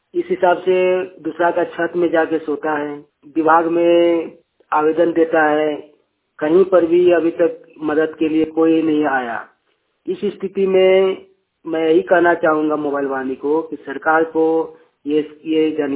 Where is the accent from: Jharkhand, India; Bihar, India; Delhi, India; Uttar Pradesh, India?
Jharkhand, India; Kasmar; ग्राम कसमार चट्टी, पंचायत कसमार, जिला बोकारो का रहने वाला हूँ।